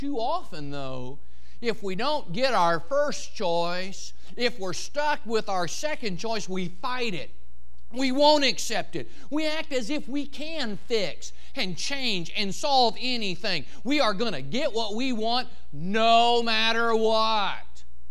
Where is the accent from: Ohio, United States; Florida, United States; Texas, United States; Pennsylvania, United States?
Texas, United States; Dallas; When people find out that I'm from Dallas, Texas, pretty quickly the sports fans start asking about the Dallas Cowboys.